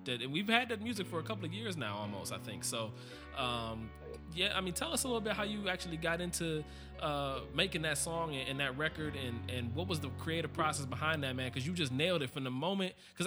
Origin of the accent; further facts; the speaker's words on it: Cleveland, Ohio, United States; And then I was able to partner with a great artist out of Cleveland, Ohio, my hometown.